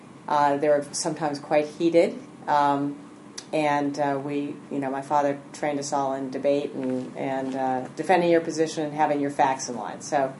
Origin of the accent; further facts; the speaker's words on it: Chicago, Illinois, United States; Well, as you say, I grew up outside Chicago, a nice little suburb outside Chicago.